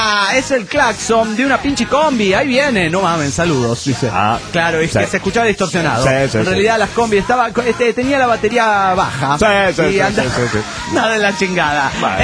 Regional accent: Guadalajara, Jalisco, Mexico; en la foto sigue diciendo que soy de Jalapa, pero soy tapatío, cabrones.

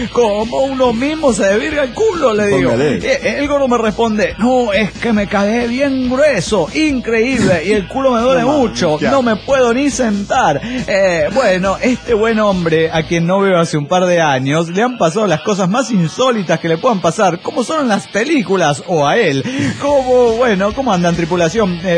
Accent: Hermosillo, Sonora, Mexico; Cuando yo era niño, existía aquí en Hermosillo

